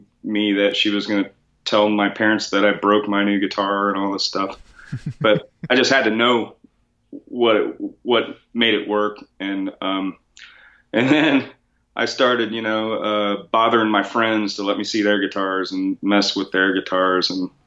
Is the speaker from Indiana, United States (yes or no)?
yes; Bloomington, Indiana, United States; also born or lived in Rochester; I was born in Rochester, Minnesota, and I was there for about 5 years, and my dad took on a teaching job at Indiana University in the early 70s, so I grew up in Bloomington, Indiana